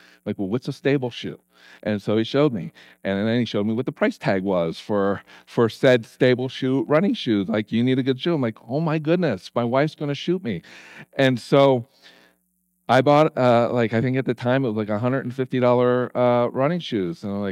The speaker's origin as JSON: {"language": "English", "region": "Pennsylvania", "country": "United States", "tie": "born or raised there", "said": "See, I grew up in the Philadelphia area, the East Coast, and when I first came to Colorado to pastor my first church"}